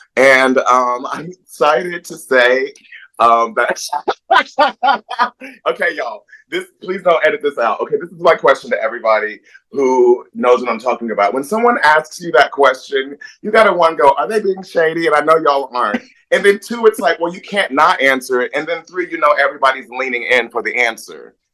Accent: Topeka, Kansas, United States; Well, so, you know, I just said I'm from Topeka, Kansas.

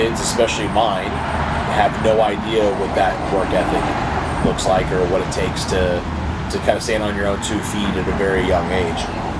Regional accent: Sacramento, California, United States; obviously, I was raised in California. You know, shout out to Sacramento, which is where I was raised. I grew up in a very lower middle class family.

